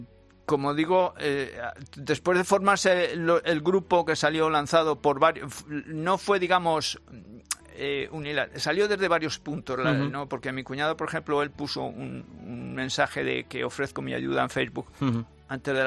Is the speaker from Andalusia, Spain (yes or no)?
no; Las Navas del Marqués, Castile and León, Spain; yo soy de Tierra de Nieve, soy de Ávila, de las Navas del Marqués. Entonces yo he crecido con esto.